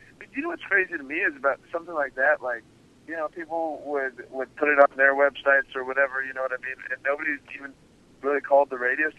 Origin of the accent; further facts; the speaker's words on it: Aberdeen, Washington, United States; there was this fake interview with my hometown, the Aberdeen, Washington radio station or something like that.